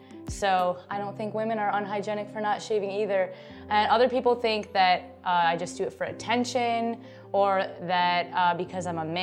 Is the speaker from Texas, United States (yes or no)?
no; Michigan, United States; I'm originally from Michigan, so it was winter in Michigan